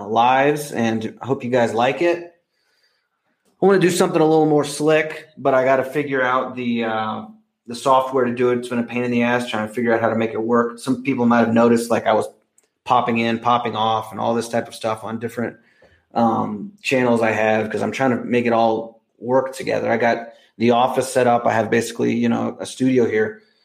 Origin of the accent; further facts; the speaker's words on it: United States; now in Mexico; I grew up in the United States and I know how it is